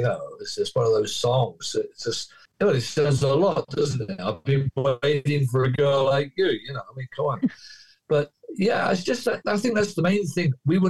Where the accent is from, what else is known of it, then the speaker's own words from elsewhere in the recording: England, United Kingdom; now in United States; I'm still English. I am a green card permanent resident of the United States and have been since 1984. I love living in America. I really do. I mean, to me, it's home.